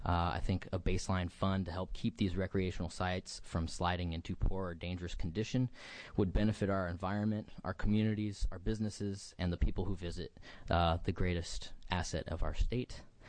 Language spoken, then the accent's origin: English; Coos Bay, Oregon, United States; I'm from Coos County, Coos Bay.